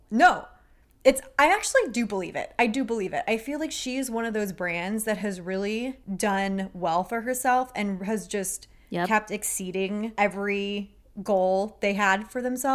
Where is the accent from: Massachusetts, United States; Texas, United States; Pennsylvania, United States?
Texas, United States; I'm a girl from Texas.